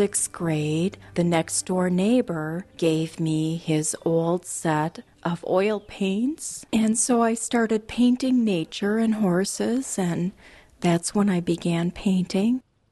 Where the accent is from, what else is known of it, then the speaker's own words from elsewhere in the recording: Wisconsin, United States; I think growing up in Wisconsin is part of your soul, is part of my soul. When I think of Wisconsin, I think of all the beautiful places.